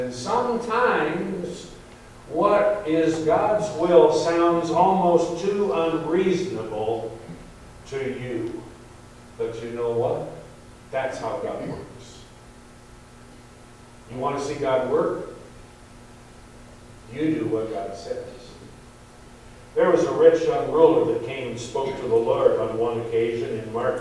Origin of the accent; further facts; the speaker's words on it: Oklahoma, United States; now in Michigan, United States; You know, I grew up in Oklahoma. And I've told you before, you people here in Michigan, you have some nice, clean-looking rivers.